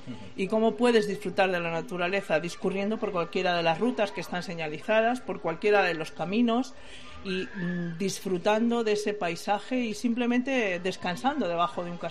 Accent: Casillas, Castile and León, Spain; Somos de Ávila, pero tenemos una provincia importante que es Madrid.

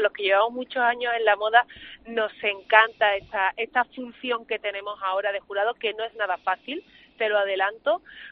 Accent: Huelva, Andalusia, Spain; Andalucía está en alza, muy en alza, tanto en Huelva como en toda Andalucía. Pero bueno, voy a tirar para mi tierra, ¿eh?

